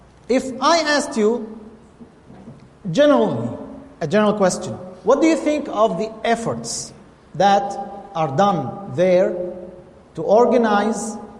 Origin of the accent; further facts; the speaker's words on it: Syria; Now, first of all, I'm not from Saudi, I'm Syrian. Yes, I did study there